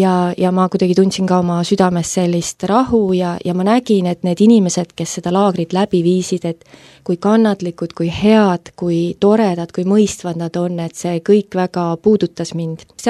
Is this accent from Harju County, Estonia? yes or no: no; Narva-Jõesuu, Ida-Viru County, Estonia; olen pärit Narva-Jõesust, Ida-Virumaalt, täitsa sellisest kirdetipust, kus siis Narva-Jõgi ja Läänemeri kokku puutuvad sellisest väikesest, armsast, hubasest, kuurort linnast.